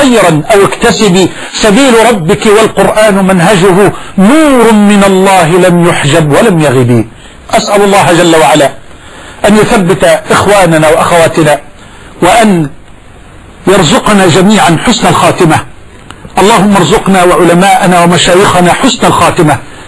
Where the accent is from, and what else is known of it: Egypt